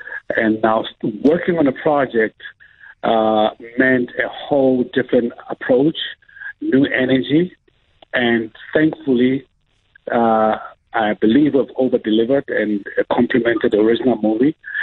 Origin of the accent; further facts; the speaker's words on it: South Africa; But I'm very selfish, being South African